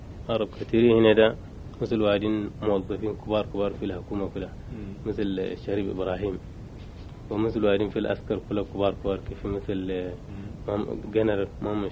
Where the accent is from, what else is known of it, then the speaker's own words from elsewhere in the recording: Maiduguri, Borno, Nigeria; Arabic is a second language; نعم أنا مولود في نيجيريا، أمي وأبي كلهم كمولودين هنا في نيجيريا. في برنو مايدوكري من الولايات الشمال، مايدوكري في قرية تسمى شواري، من قريب من مايدوكري